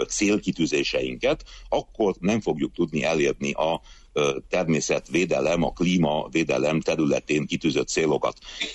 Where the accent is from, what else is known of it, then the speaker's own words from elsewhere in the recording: Székely Land, Romania; legyen otthon, Erdélyben, Székelyföldön, a szülőföldön